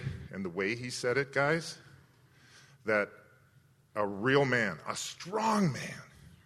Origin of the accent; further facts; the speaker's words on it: Minnesota, United States; I'm from Minnesota.